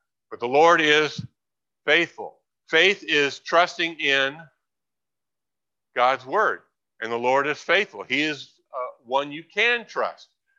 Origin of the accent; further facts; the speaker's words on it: California, United States; I remember growing up in California.